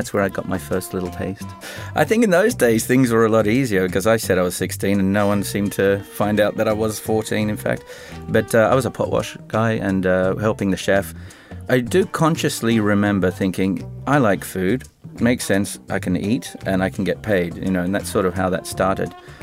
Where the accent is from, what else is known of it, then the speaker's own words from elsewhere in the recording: Sydney, New South Wales, Australia; born there; I was born in Sydney in 1972.